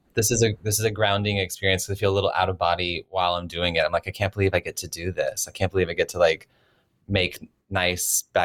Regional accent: North Carolina, United States; For me, I grew up in North Carolina. We didn't have a budget for an interior designer.

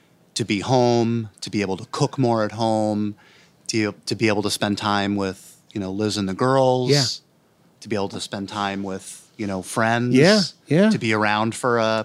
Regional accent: Connecticut, United States; I grew up in this area. I grew up in Connecticut.

